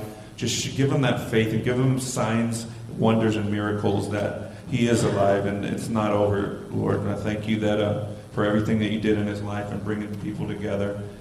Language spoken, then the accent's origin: English; Bakersfield, California, United States; we came from Bakersfield, California. It's 2 hours away. It's the armpit of California.